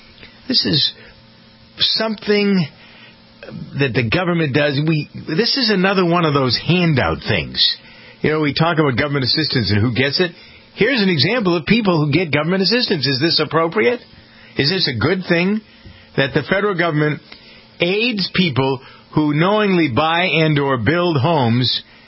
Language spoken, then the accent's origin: English; Framingham, Massachusetts, United States; Everybody's got to be from someplace. I'm from Framingham.